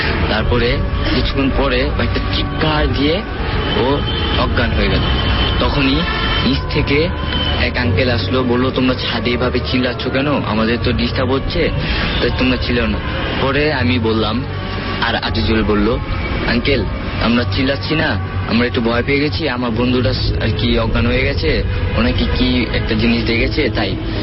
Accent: Dhaka, Dhaka Division, Bangladesh; ঢাকা বাংলাদেশ থেকে বলছি

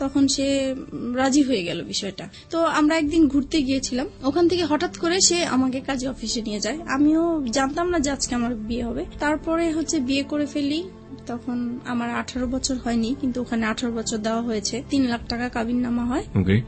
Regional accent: Dhaka, Dhaka Division, Bangladesh; যেহেতু ঢাকায় বড় হয়েছি

